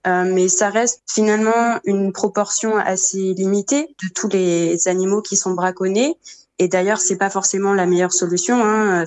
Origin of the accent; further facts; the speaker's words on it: France; Et puis, il y a aussi du braconnage chez nous, en France